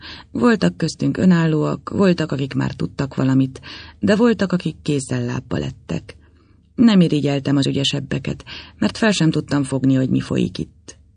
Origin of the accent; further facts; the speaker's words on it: Debrecen, Hajdú-Bihar, Hungary; born there; 26 éves. Debrecenben születtem.